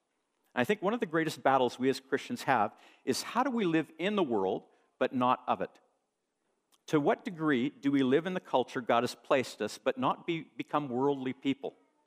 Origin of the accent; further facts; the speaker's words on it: Alberta, Canada; Now, I'm from Alberta. I eat beef.